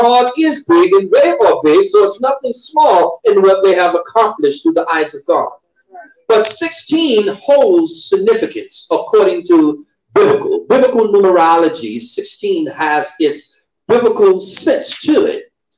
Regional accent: St. Louis, Missouri, United States; also born or lived in Hattiesburg, Mississippi; I'm a country boy, by the way, of Hattiesburg, Mississippi. I grew up in St. Louis.

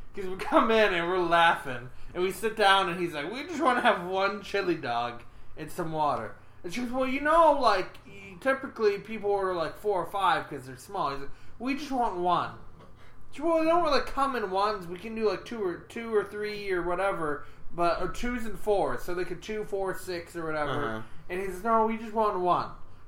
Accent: Detroit, Michigan, United States; because we're from Detroit and we're big on the chili dogs

